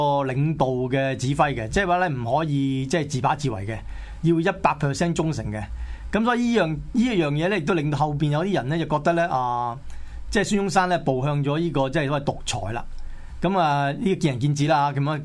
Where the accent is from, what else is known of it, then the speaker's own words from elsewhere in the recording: Hong Kong; 其实我哋香港人咧搞呢个抗争咧，通常咧就话冇枪冇得搞